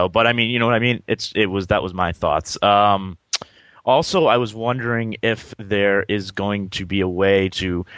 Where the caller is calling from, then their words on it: Westford, Massachusetts, United States; from Westford, Massachusetts.